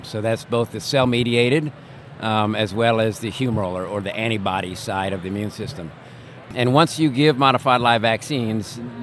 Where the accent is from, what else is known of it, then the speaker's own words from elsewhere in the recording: Northeast, United States; So I'm a Yankee. I grew up in the Northeast in a lobstering town.